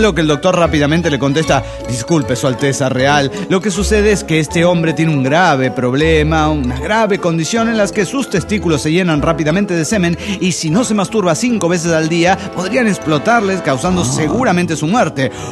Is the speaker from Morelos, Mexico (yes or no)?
yes; Cuernavaca, Morelos, Mexico; de Cuernavaca, Morelos, México.